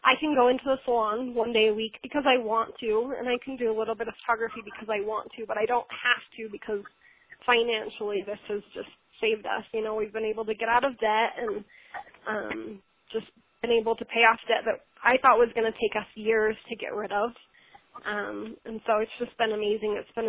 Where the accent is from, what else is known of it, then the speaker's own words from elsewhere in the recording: Eagle Mountain, Utah, United States; I am from Eagle Mountain, Utah. It's just a little bit south of Salt Lake City.